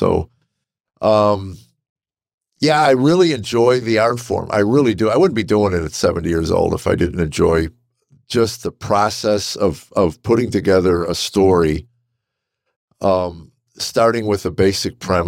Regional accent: Chicago, Illinois, United States; Well, born and raised in Chicago and started a comedy career in 1978 in Chicago.

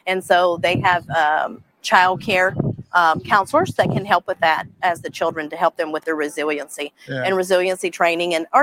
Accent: San Diego, California, United States; I joined the Navy team in 2014, and I've been here ever since, and back in my hometown of San Diego.

